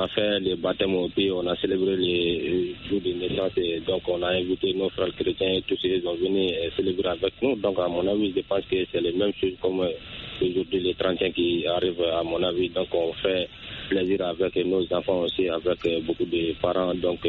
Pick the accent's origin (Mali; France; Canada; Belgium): Mali; Sonikeni; born there; Oui, effectivement, jusqu'à dans mon village natal à Sonikeni.